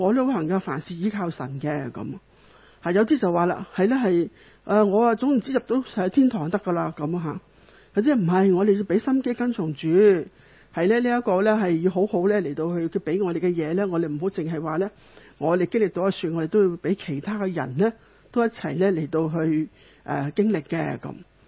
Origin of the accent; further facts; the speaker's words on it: China; 或者很多时候在我们中国人的教导里面